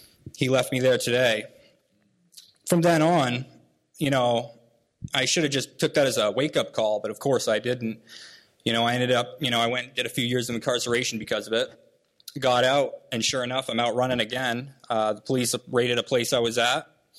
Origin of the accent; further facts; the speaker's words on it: Laconia, New Hampshire, United States; I'm 26 years old. I'm from Laconia, New Hampshire.